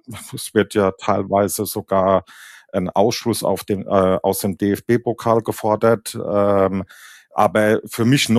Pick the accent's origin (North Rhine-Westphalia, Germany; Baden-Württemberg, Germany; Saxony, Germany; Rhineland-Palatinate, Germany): Rhineland-Palatinate, Germany; Kaiserslautern; now in Wiesbaden, Germany; Deswegen auch Wohnort in Wiesbaden, aber gebürtiger Pfälzer, in Kaiserslautern geboren und aufgewachsen und von daher sehr eng mit der Pfalz verbunden